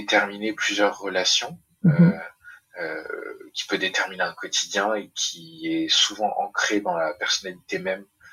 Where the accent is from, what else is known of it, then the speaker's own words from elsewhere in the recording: Île-de-France, France; je suis né dans une famille 100% malgache, donc mes deux parents sont malgaches. Je suis né, j'ai grandi dans le Val d'Oise, donc en banlieue parisienne